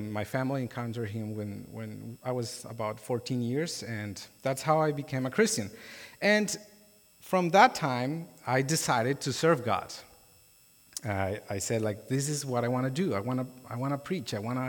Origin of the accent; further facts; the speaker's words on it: Colombia; So I come from Colombia. And I encountered Jesus when I was 14 years old. And I grew up in a Catholic, like pretty much all Colombians grew up in a Catholic context